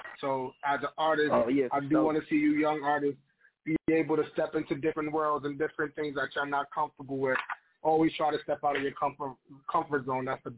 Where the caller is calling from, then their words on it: Florida, United States; This your boy … South Florida, stand the fuck up.